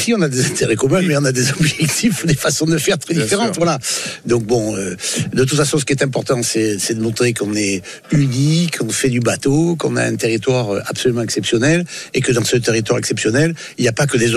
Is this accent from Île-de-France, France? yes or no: no; Provence-Alpes-Côte d'Azur, France; on n'est pas les Pacaïens, nous. Hein, on est des Provençaux, des Alpins, des Azuréens. Donc nous, on est des Sudistes